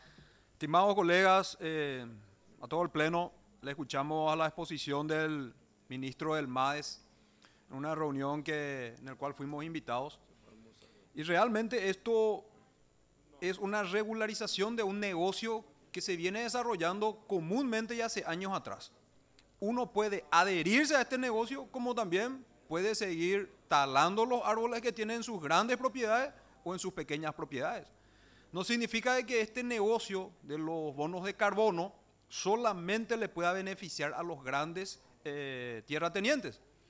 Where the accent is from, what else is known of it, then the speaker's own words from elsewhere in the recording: Paraguay; porque nosotros como paraguayos le obligamos a través de una ley